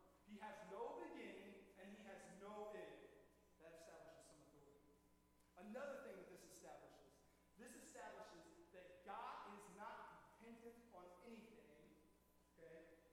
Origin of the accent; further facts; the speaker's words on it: Rio, Indiana, United States; I'm from Rio, which I don't know if you guys know, Rio, Indiana, somewhere before Wayne.